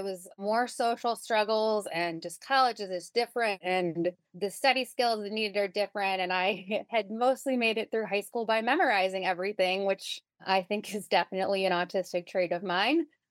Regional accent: Cleveland, Ohio, United States; So I am from Cleveland, Ohio, which I am very proud of, which is why I mention it. And I grew up in Cleveland proper

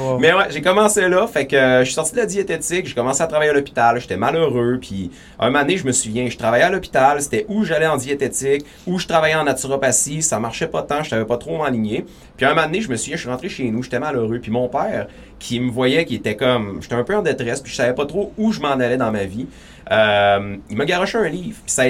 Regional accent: Saguenay, Quebec, Canada; Sauf que moi, dans le fond, je viens du Saguenay.

